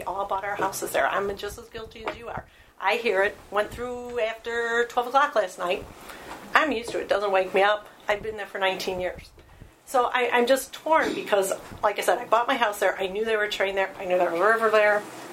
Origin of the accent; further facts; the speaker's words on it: Cicero, Illinois, United States; also born or lived in Berwyn; I'm not from a train family. My dad was a train buff, and I grew up in Cicero and Berwyn, so the trains went by all the time.